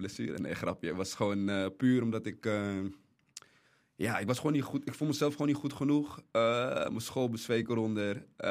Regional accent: Amsterdam, North Holland, Netherlands; waar in de buurt waar ik ben opgegroeid, in Amsterdam.

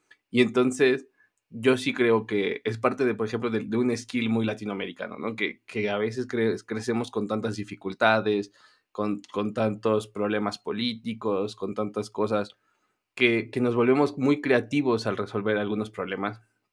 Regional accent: Mexico City, Mexico; now in Querétaro, Mexico; yo que soy de la Ciudad de México, de la capital, y la Ciudad de México es un caos, es maravillosa, pero es un caos, y me mudé a un estado más, vamos a decir, más tranquilo, más seguro, menos gente, menos tráfico. Yo me mudé acá

